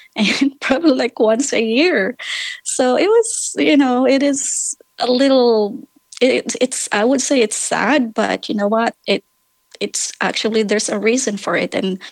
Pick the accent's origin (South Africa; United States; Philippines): Philippines; So it's a very interesting life growing up in the Philippines.